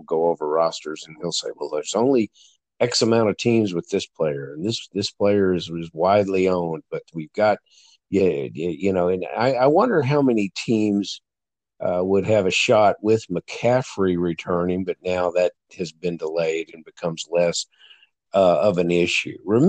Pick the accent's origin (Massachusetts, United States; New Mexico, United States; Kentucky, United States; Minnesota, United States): Kentucky, United States; I grew up in Kentucky, so naturally I was raised on basketball.